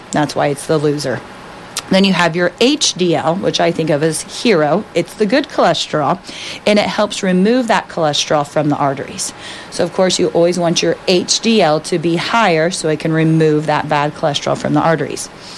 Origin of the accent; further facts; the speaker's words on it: Phillipsburg, Kansas, United States; I was born and raised in Phillipsburg